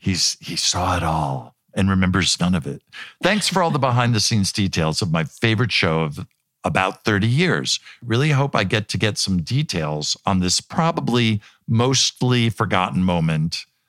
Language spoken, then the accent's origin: English; Newfoundland and Labrador, Canada; I'm from Newfoundland, Canada